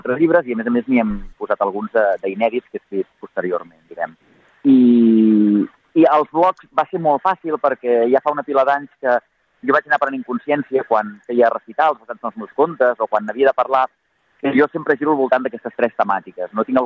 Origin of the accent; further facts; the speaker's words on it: Catalonia, Spain; jo sóc català, diguem, de tota la vida